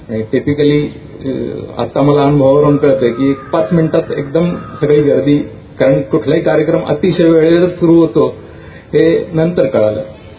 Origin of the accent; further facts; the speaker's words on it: Baramati, Maharashtra, India; मी बारामतीचा आहे